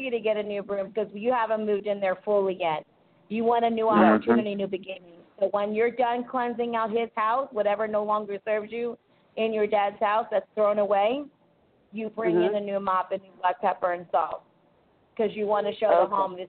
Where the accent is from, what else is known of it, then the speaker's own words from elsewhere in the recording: Philadelphia, Pennsylvania, United States; I am from Philly. That's why I was like, okay, I miss cheesecake.